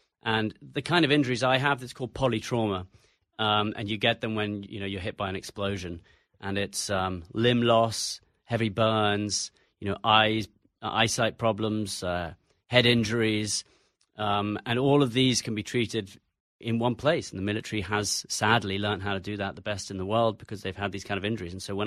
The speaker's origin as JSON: {"language": "English", "country": "United States", "accent": "English", "said": "Despite the English accent, I'm an American"}